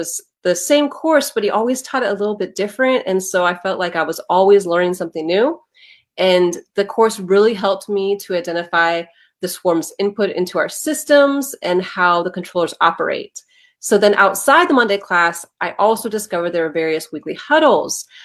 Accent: California, United States; I'm from California. I'm a parent and caregiver.

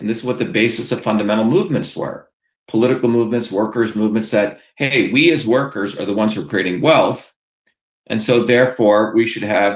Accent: Mumbai, Maharashtra, India; now in United States; my journey from the village and the place I grew up in India, in Bombay, to come to the United States

